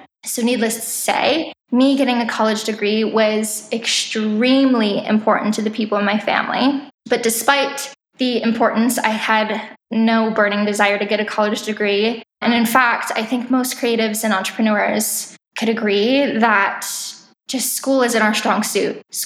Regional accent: Scottsdale, Arizona, United States; I was a fully booked artist in my hometown in Scottsdale, Arizona

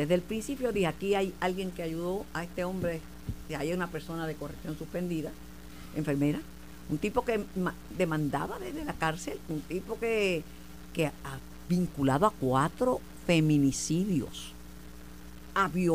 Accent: Puerto Rico; Nosotros somos parte de Puerto Rico

